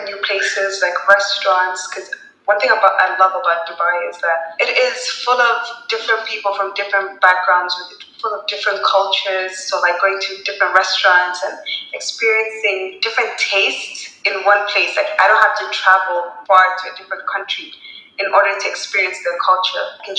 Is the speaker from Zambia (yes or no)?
yes; Zambia; I'm full Somali. However, like ethnically I'm full Somali, but my nationality is Zambia. So I was born and raised in Zambia.